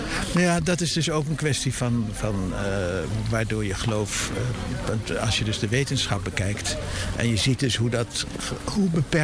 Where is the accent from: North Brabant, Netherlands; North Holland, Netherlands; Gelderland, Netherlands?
North Holland, Netherlands; Amsterdam; Ik heb wel eigenlijk vlak daarna zijn we in Amsterdam gekomen wonen. En met een kleine onderbreking heb ik altijd in Amsterdam gewoond. Ik voel me wel Amsterdammer.